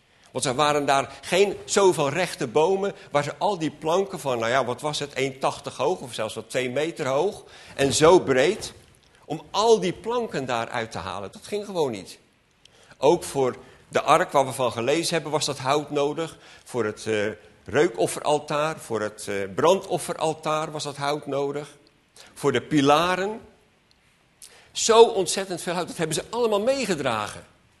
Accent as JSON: {"language": "Dutch", "region": "South Holland", "country": "Netherlands", "said": "Ja, ik kom uit Westland, dus dan heb je de groentehandel en de citrushandel."}